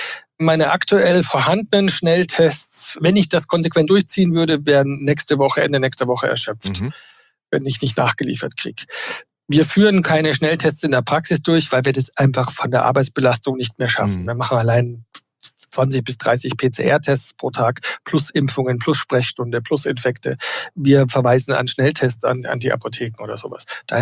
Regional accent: Bavaria, Germany; Ich bin Bayer.

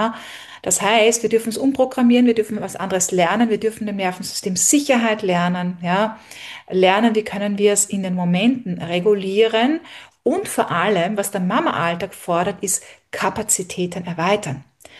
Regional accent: Austria; Ich bin auf einem Bauernhof auch groß geworden in Österreich.

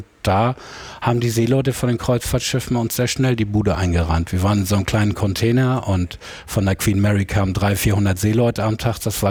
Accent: Kiel, Schleswig-Holstein, Germany; Ich bin in Kiel groß geworden

